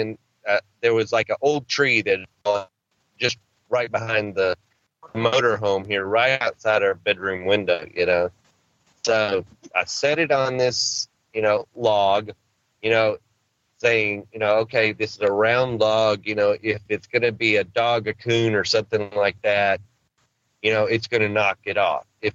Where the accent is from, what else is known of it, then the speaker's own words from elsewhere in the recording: Arkansas, United States; And, you know, I'm a country boy. I'm from Arkansas.